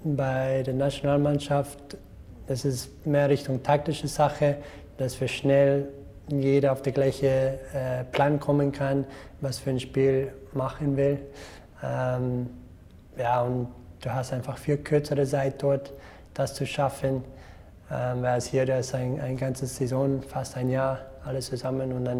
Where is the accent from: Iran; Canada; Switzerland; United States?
Canada; German is a second language; Ja, es ist unglaublich für uns oder für mein Land.